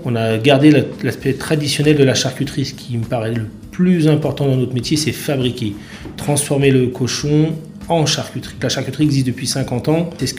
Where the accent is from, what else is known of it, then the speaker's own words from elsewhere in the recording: Saint-Gervais, Pays de la Loire, France; je suis originaire de Saint-Gervais. On a travaillé pendant, je dirais, une dizaine d'années avant, à droite à gauche, en Vendée. Et puis en 2000, on a décidé de s'installer avec Valérie sur la Vendée.